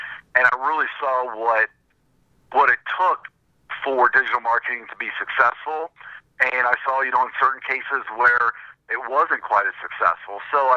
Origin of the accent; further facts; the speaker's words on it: Santa Claus, Indiana, United States; now in Indianapolis, United States; I grew up in southern Indiana, down in the Santa Claus area.